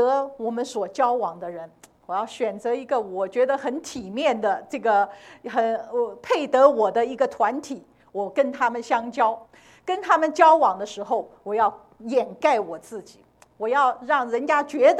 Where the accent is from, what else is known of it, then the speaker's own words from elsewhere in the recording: China; 我们大陆人是做不到的，因为我们受的是无神论的教育